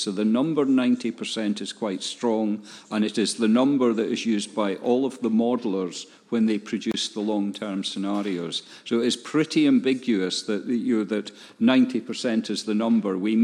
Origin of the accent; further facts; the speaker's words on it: Dundee, Scotland, United Kingdom; it happened to take place in my hometown, which is Dundee.